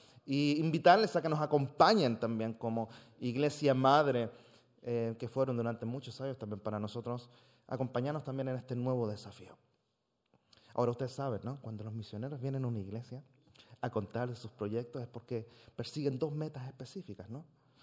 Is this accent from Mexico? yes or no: no; Hamburg, Germany; venimos de Hamburgo y nos atrae mucho también la ciudad y la vida de ciudad